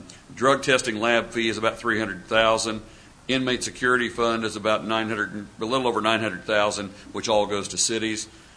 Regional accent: Missouri, United States; I am from Platt County.

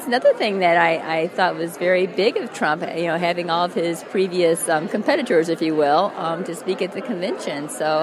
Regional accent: Missouri, United States; I live in Warren County. I'm from St. Louis County.

